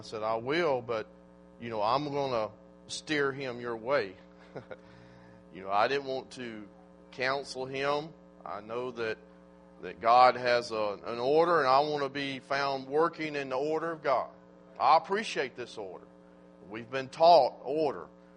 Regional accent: Macomb, Mississippi, United States; from Macomb, Mississippi

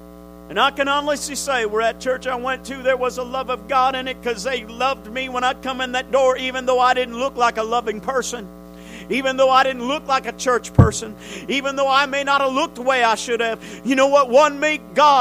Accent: Connecticut, United States; And that's a sad thing that happened in my home state of Connecticut.

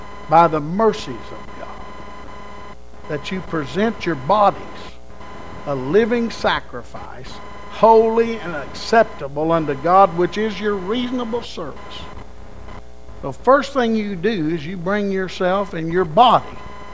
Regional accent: Oklahoma, United States; That's just how I was raised in Oklahoma.

